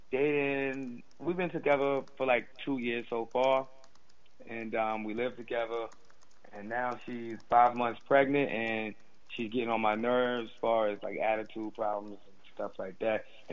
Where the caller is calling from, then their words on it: New York City, New York, United States; Calling from New York City, Queens.